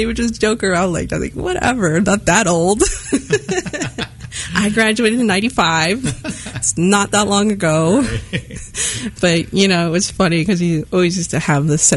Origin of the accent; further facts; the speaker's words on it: New Mexico, United States; I'm far away from New Mexico. He was far away from Arizona. And we developed these family type relationships, mm-hmm. even though we may not be from the same tribes. You know, you're yeah. Lakota, I'm Pueblo